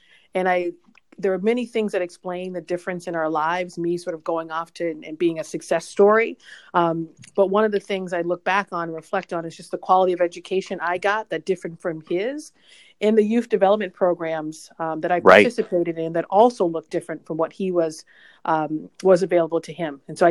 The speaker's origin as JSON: {"language": "English", "town": "Boston", "region": "Massachusetts", "country": "United States", "tie": "born or raised there", "said": "I was born and raised in Boston, and I'm a product of Boston Public Schools. I went to five of them."}